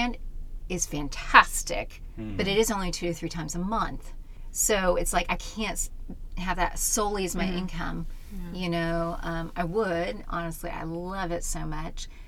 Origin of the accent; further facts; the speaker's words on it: United Kingdom; now in United States; We're now dual citizens. So we're Brit-Americans now.